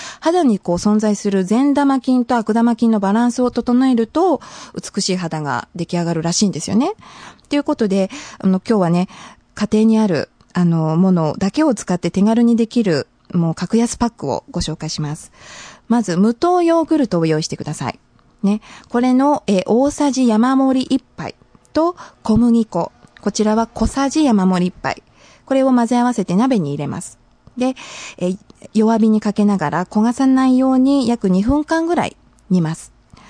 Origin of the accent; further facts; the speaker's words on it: Hamamatsu, Shizuoka, Japan; 私のふるさと浜松でこのラジオ聞いてくれてる皆さんもいらっしゃると思うのでお知らせします